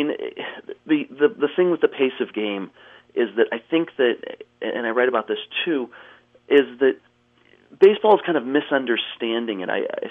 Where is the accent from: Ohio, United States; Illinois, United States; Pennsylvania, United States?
Ohio, United States; Cleveland; I was 6 years old. I grew up in Cleveland.